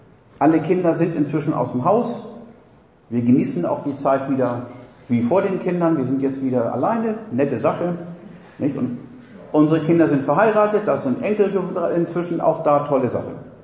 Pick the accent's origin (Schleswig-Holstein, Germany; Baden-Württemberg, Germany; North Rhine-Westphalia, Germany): Schleswig-Holstein, Germany; Ahrensburg; Da gab es mal in Ahrensburg, in meiner Heimatstadt, so eine nette Geschichte.